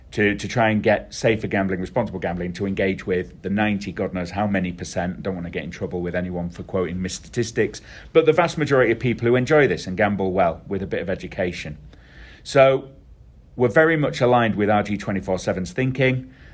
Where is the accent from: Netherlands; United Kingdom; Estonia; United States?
United Kingdom; Yorkshire and the Humber; In all my years growing up in Yorkshire, of which there are many now